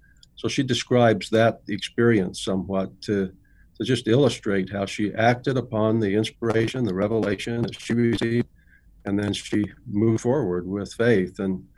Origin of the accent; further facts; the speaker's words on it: Utah, United States; also born or lived in Colorado; Well, I was born here in Utah. I grew up in Utah mainly, but most of my married life was in Colorado.